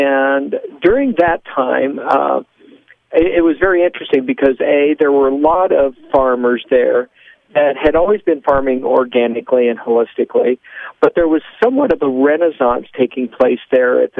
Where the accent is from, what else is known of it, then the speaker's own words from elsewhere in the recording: Iowa, United States; it starts with being a farm boy growing up in Iowa, and ultimately, when I left there to go to college